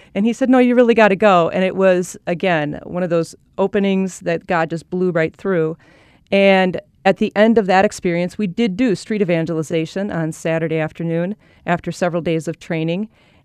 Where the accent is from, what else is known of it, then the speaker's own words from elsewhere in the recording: Milwaukee, Wisconsin, United States; Well, I was born and raised in Milwaukee. You can probably tell from my accent.